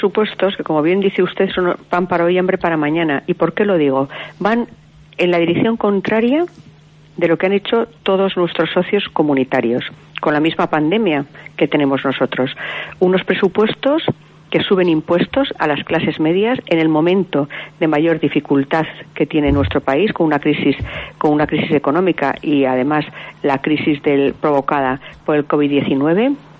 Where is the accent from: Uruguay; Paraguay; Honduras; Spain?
Spain; que dan vergüenza como española